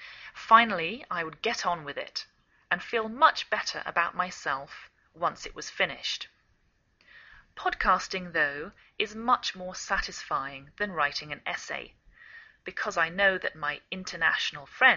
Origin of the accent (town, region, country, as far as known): England, United Kingdom; now in United States